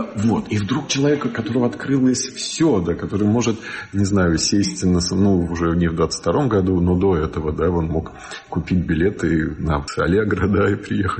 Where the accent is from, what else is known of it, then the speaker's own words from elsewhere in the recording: Saint Petersburg, Russia; born there; я родился в Петербурге